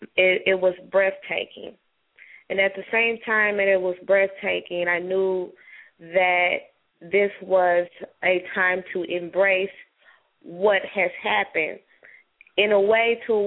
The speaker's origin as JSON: {"language": "English", "town": "Kansas City", "region": "Missouri", "country": "United States", "lives_now": "Lexington, United States", "said": "I am from Kansas City, Missouri, now residing in Lexington, Missouri."}